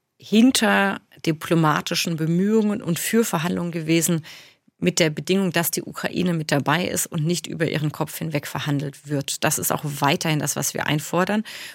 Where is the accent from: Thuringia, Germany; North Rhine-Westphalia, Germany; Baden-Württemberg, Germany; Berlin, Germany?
Baden-Württemberg, Germany; Neuenburg am Rhein; Ich komme aus der Grenzregion, aus Neuenburg am Rhein. Eine Region, die häufiger gewechselt hat zwischen Deutschland und Frankreich